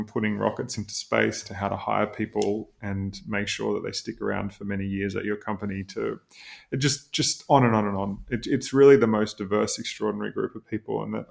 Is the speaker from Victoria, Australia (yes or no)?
no; Queensland, Australia; I grew up in Queensland. We lived 35 minutes outside of Noosa on 12 acres. We had 9 acres of rainforest and 3 acres that was cleared. We had this big wooden house, the classic old Queenslander house